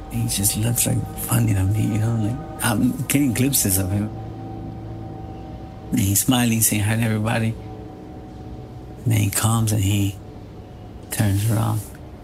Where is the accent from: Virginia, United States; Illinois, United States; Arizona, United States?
Illinois, United States; Chicago; I'm not no Mexican, you know, or a foreign monster. I'm your own monster. Born and raised in Chicago.